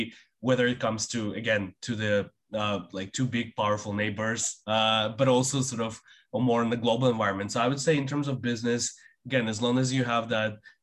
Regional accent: Kazakhstan; also born or lived in Canada; And originally I am from Central Asia, Kazakhstan.

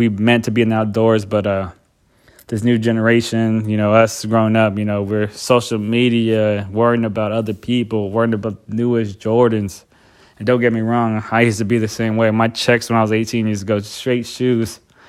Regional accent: San Jose, California, United States; I grew up in Silicon Valley, San Jose, Bay Area, California. I grew up middle class and below

